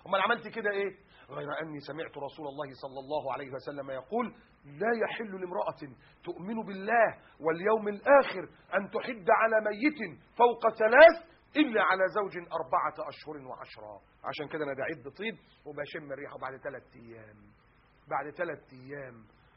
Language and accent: Arabic; Egypt; في السعودية الحداد عندهم أبيض مثلا، الحداد عندنا في مصر أسود